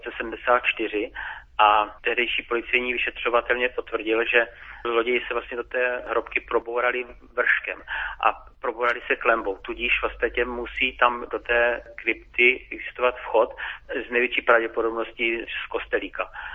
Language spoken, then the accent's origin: Czech; Brno, South Moravian Region, Czechia; protože jsem žil v Bystrci, takže jako děti jsme si tam chodívali hrát